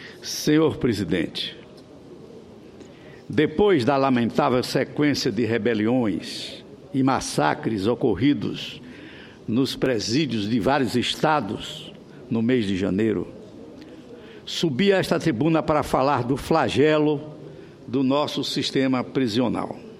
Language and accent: Portuguese; Sergipe, Brazil; Sou sergipano e, ciente da crise que estamos passando no estado de Sergipe